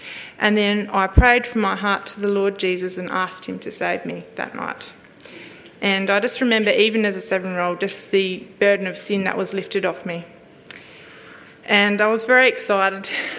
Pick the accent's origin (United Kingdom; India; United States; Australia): Australia; Murray Bridge, South Australia; I grew up in Murray Bridge, a farming district not too far away from here, and I grew up next door to my husband, actually, for the first few years of my life. And then from there went to live at Maipalunga